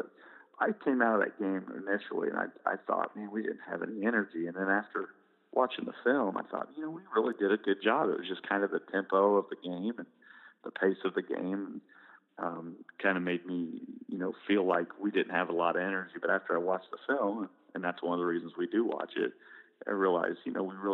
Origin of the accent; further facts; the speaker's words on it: Marion, Indiana, United States; I didn't go to high school there, but I'm from Marion, so it's always a special thing. You know, I grew up in the era of the, you know, the so-called